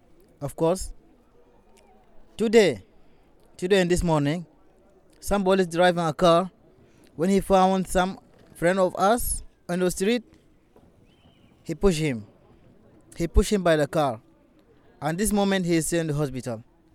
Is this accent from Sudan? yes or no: yes; Sudan; English is a second language; I come from Sudan. I know the situation is very terrible in Sudan.